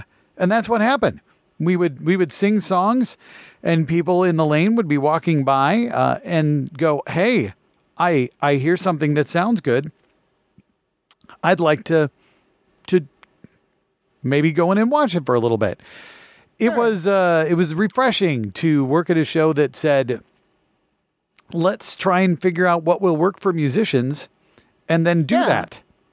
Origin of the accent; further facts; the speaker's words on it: Minnesota, United States; And we'd say, oh yeah, we're from Minnesota.